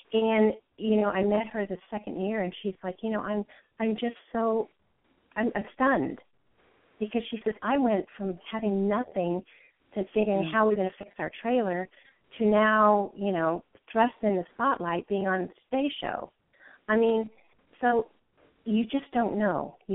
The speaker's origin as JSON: {"language": "English", "region": "England", "country": "United Kingdom", "tie": "born or raised there", "said": "I grew up in England"}